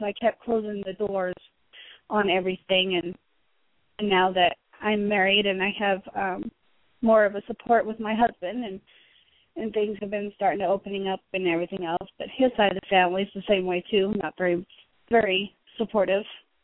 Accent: Nevada, United States; I was born and raised in Nevada.

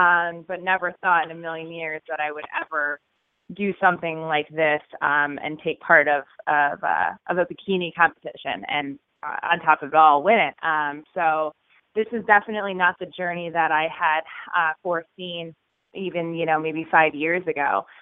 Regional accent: Litchfield, Connecticut, United States; I grew up in a small town in Litchfield, Connecticut. Graduated with about 87 mm-hmm. people in my class.

